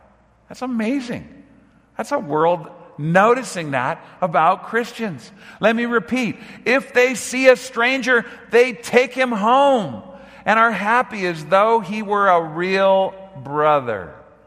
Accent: Sun Valley, California, United States; I saw my mom do it for years at 9910 Lanark Street in Sun Valley. I grew up in the San Fernando Valley.

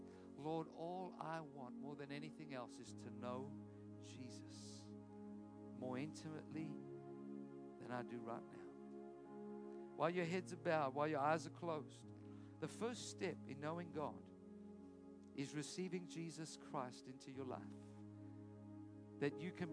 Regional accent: South Africa; So I'm going to say this because I'm a South African.

